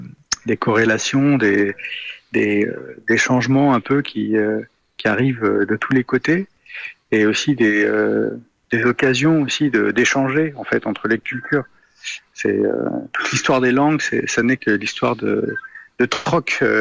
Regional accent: Portugal; now in France; en tant que Portugais en France, c'est toute notre vie, ça, de toujours ressentir le manque de la famille, du pays

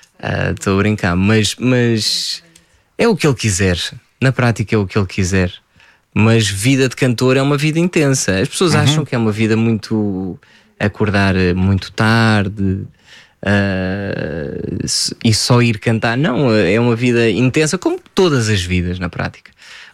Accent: Lisbon, Portugal; also born or lived in France; Os meus, claro, pais, origem portuguesa, eu nasci em França, bebi muito da cultura francesa, gastronomia, filmes, música, nasci com isso. Depois regressei para Portugal, mas mantive sempre o francês. Estudei no Liceu Francês em Lisboa, misturamos em casa francês e português.

